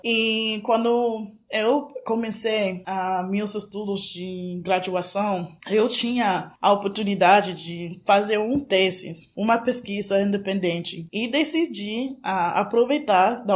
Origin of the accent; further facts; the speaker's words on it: Baltimore, Maryland, United States; Portuguese is a second language; eu sou do sul dos Estados Unidos, que é a zona negra, o sul-este. Cresci em Baltimore, que é uma cidade negra